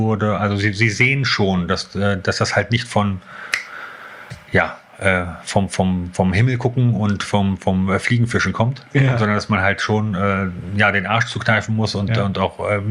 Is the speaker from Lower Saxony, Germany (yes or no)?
yes; Hannover, Lower Saxony, Germany; so ehemals Werkswohnungen gewesen von einer großen Firma in Hannover. Und aber schon so da, wo ich groß geworden bin.